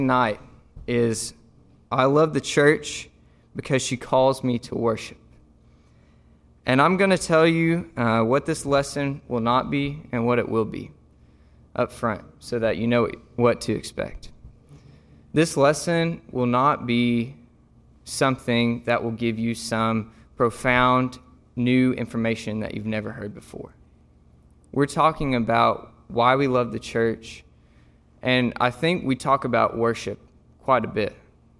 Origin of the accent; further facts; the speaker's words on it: Marion, Kentucky, United States; I'm originally from Marion, Kentucky. It's a small town in Western Kentucky, and my parents were the caretakers at Western Kentucky Youth Camp. We lived there for 5 years, and I lived in Marion my whole life